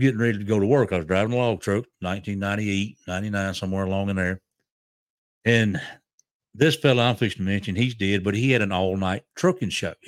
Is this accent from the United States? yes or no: yes; New Orleans, Louisiana, United States; I love these people. I'm from New Orleans.